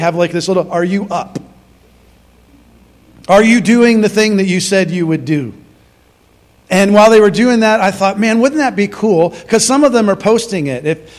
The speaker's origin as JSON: {"language": "English", "town": "Syracuse", "region": "New York", "country": "United States", "tie": "born or raised there", "said": "I grew up on the East Coast. I mean, we moved all over the place. But I spent some formative years in upstate New York in Syracuse."}